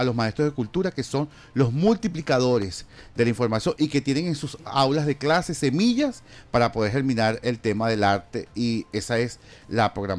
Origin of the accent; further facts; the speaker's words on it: Venezuela; la cultura nos encuentra a todos como venezolanos. Correcto. Es parte de nuestra identidad.